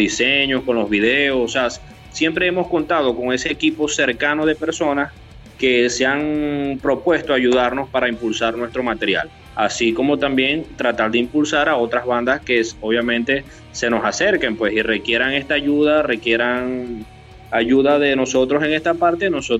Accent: Maracaibo, Zulia, Venezuela; estamos muy orgullosos de decir que somos de Venezuela, que somos del estado Zulia y que somos de Maracaibo.

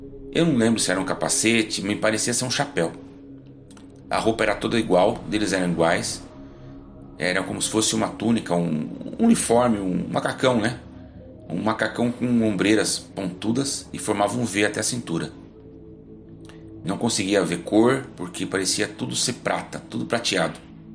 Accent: Várzea Paulista, São Paulo, Brazil; tenho 48 anos, sou de Várzea Paulista, interior de São Paulo.

